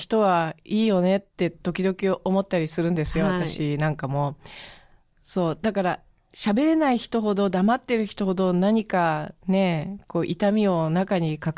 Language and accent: Japanese; Tokyo, Japan; 東京人としても、なんか痛い感じがすごいする